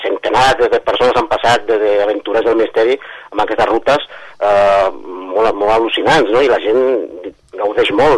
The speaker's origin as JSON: {"language": "Catalan", "town": "El Prat de Llobregat", "region": "Catalonia", "country": "Spain", "tie": "born or raised there", "said": "Sí, jo soc nascut del Prat, soc pota blava, de fet."}